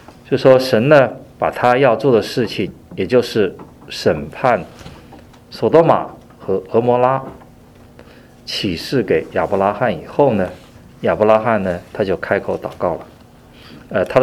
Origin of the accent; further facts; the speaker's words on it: China; 那么我们中国人有句古话说，工欲善其事，必先利其器。